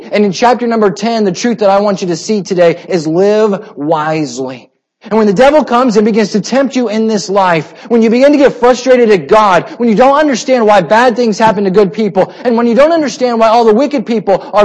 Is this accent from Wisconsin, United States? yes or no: no; Iowa, United States; I grew up in Iowa. I had relatives that had hog confinements.